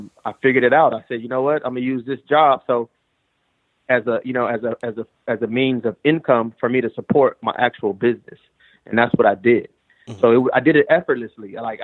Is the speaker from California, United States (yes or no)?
yes; Los Angeles, California, United States; I got one kid right now, and I'm from Los Angeles, California.